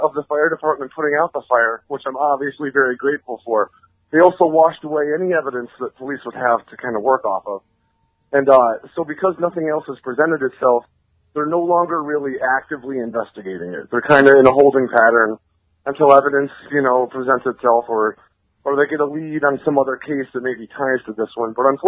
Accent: Vermont, United States; And I went to visit their house, which was a trailer, because I'm from Vermont, and that's what most people's houses are.

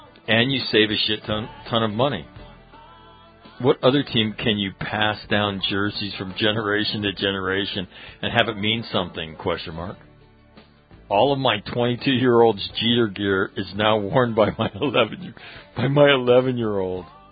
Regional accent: Sacramento, California, United States; Okay, I'm a kid. I'm growing up in Sacramento, California.

